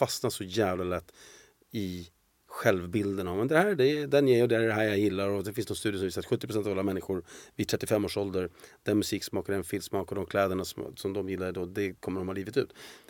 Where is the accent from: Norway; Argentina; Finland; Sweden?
Argentina; Swedish is a second language; Och jag har full respekt för jag är argentinare.